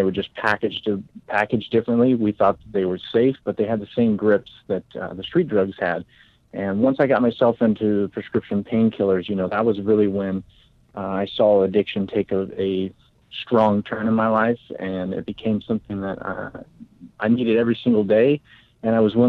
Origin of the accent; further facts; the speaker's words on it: Clovis, California, United States; Actually, I come from Central Valley of California, a city called Fresno. I grew up in a town just outside of Fresno called Clovis.